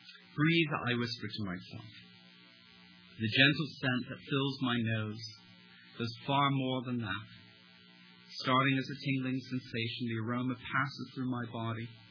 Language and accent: English; Delaware, United States; I'm from Delaware.